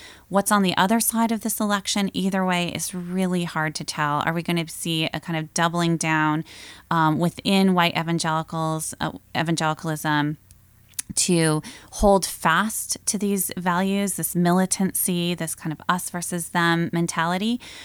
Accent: Sioux Center, Iowa, United States; Yes, I grew up in Sioux Center. I attended Dort College, graduated from Dort, and I grew up in a deeply Christian home and community attended Christian schools.

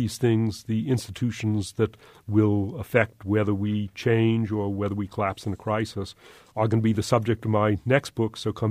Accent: Los Angeles, California, United States; For example, I'm from Los Angeles.

